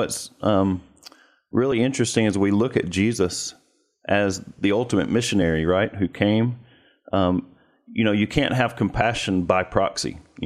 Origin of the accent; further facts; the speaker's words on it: United States; You know, as Americans, or as an American, I can speak for myself.